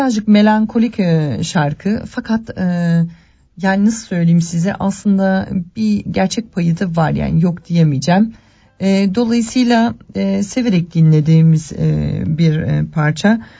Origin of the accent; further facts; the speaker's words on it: Istanbul, Turkey; Ben bunu bir İstanbullu olarak söylüyorum.